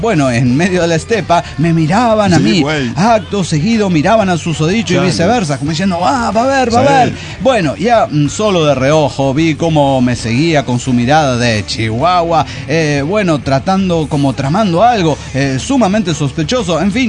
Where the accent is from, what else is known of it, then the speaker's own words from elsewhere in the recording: Monterrey, Nuevo León, Mexico; Pirata, lagarto, soy el trapo de Monterrey.